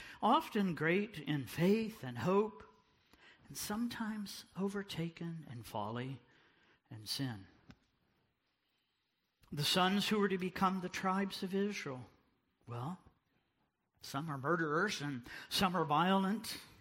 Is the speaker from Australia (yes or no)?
no; DR Congo; also born or lived in England; now in United States; I grew up in Africa and the old northern Congo. And we fled from the Congo in the late 60s during the Simba rebellions